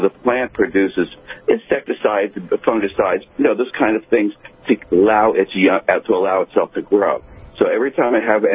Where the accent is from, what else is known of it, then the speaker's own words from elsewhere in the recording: New York, United States; When I grew up on Long Island, and I used to fish a lot, and I learned where the fish were, where the crabs were, where the clams were